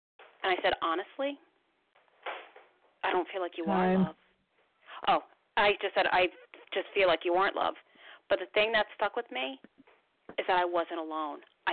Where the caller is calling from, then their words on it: New Jersey, United States; I'm calling from New Jersey.